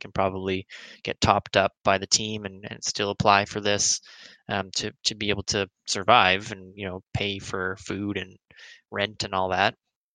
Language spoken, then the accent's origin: English; Canada; I'm so thankful I'm a Canadian right now